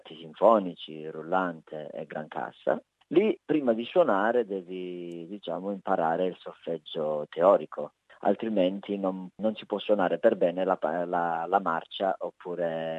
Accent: Calabria, Italy; sta sempre lì vicino al mio paese, anzi in città, a Catanzaro

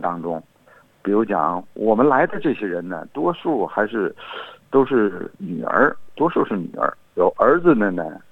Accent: Tianjin, China; 我呢是来自中国天津，我现在已经退休， … 现在住在 Red 社区的 Medibank。

